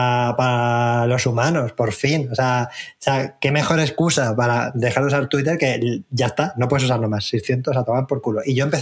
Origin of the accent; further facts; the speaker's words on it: Albacete, Castilla-La Mancha, Spain; mi pareja es de Alicante y hay en Alicante mucho arte ibérico y yo soy de Albacete